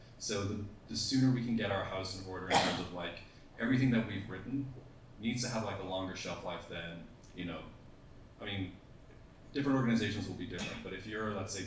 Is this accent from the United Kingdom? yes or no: no; Ireland; now in United States; I'm an Irish person, became American, so I'm still working on my US history.